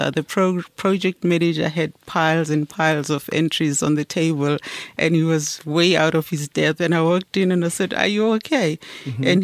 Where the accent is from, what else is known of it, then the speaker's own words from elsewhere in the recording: Soweto, Gauteng, South Africa; I was born and raised in Soweto, Mofolo South.